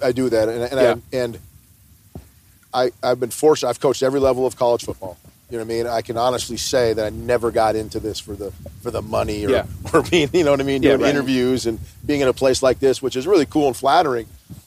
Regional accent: Minnesota, United States; I grew up playing hockey, so I'm from Minnesota originally, right? So hockey's a huge deal.

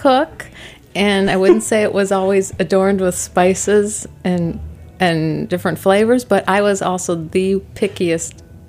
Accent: Cleveland, Ohio, United States; Cleveland.

